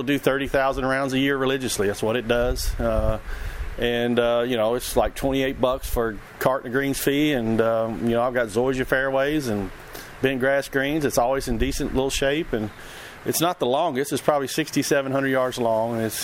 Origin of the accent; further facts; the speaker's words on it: Kentucky, United States; I was so torn up at Valhalla, you know, being in my home state and with everybody watching